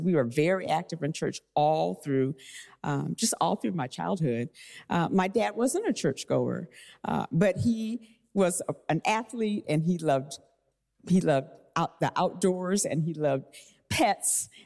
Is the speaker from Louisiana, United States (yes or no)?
no; Des Moines, Iowa, United States; But our family I grew up in Des Moines, Iowa, and it was just my mom, my dad, and my sister and I. And we lived in Iowa in a white neighborhood.